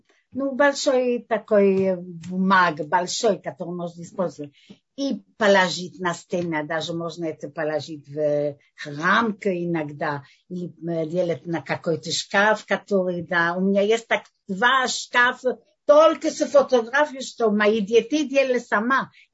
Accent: Russia; Мы придем из России, нам балет, рисование, музей, я не знаю что.

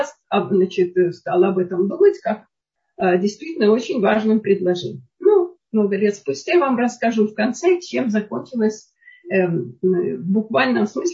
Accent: Lithuania; родившись в Советском Союзе, я выросла в Литве, в очень хорошей семье интеллигентов

